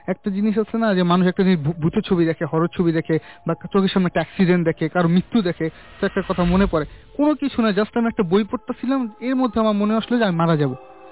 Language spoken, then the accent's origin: Bangla; Narayanganj, Dhaka Division, Bangladesh; আমি ডেমরা থেকে এসেছি, ডেমরা নারায়ণগঞ্জ।